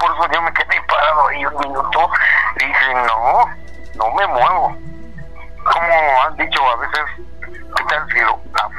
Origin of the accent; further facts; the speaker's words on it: Mexico City, Mexico; Yo soy de la Ciudad de México, pero estoy ahorita en Oaxaca.